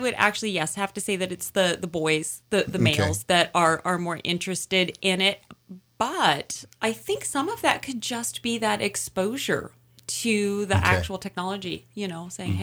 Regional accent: Kenai, Alaska, United States; I'm from Kenai, Alaska, so the mighty Kenai River was on my back porch.

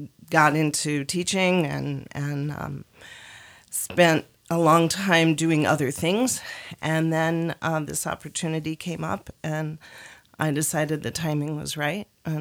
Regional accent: Washington, District of Columbia, United States; I was born in Washington, D.C. and was raised outside of D.C.

